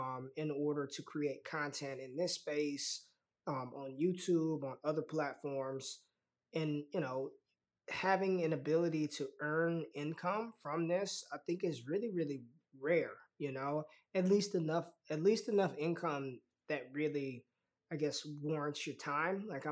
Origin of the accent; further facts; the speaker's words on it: Las Vegas, Nevada, United States; You know, I'm from Vegas, so it runs in my veins already, man.